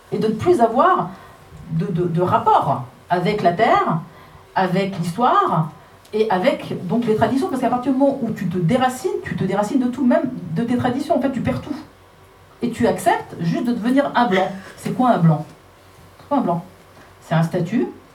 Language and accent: French; France; Et là où on a grandi en France, moi j'ai grandi en France